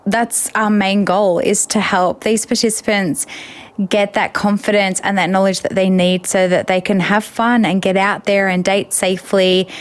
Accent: Melbourne, Victoria, Australia; from Metro Melbourne, and I'm 30 years old

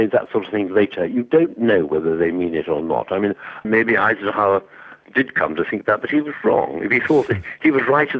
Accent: England, United Kingdom; for me as an Englishman

